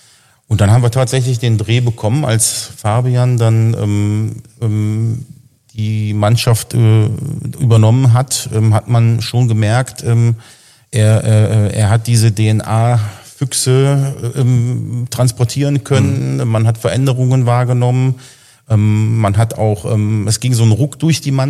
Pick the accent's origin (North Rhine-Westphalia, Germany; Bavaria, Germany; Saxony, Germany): North Rhine-Westphalia, Germany; Moers; wir kommen ja aus Mörs beide